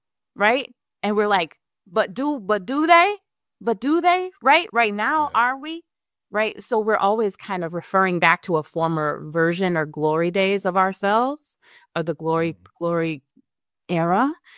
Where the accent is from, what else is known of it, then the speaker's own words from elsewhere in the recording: Buffalo, New York, United States; So grew up on the west side. And then my mom moved us into Kenmore. So growing up in Buffalo is a little interesting because we are an incredibly segregated city.